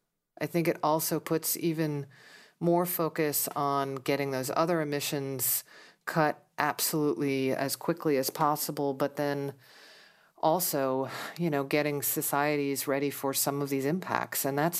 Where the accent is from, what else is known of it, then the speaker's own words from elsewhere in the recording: United States; and it's not just because it's my home country, I think the U.S. plan is pretty impressive.